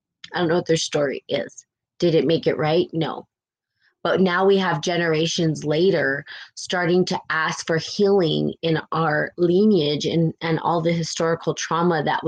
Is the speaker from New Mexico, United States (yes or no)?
yes; New Mexico, United States; I came from New Mexico mostly, where I was raised, right, around Native American culture. I was raised around New Mexican culture, which is Native culture.